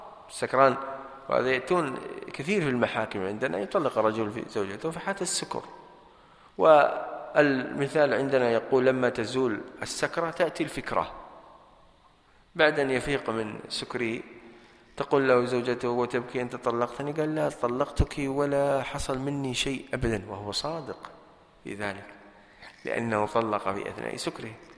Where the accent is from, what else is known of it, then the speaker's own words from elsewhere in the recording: Sharjah, United Arab Emirates; من عندنا في الشارقة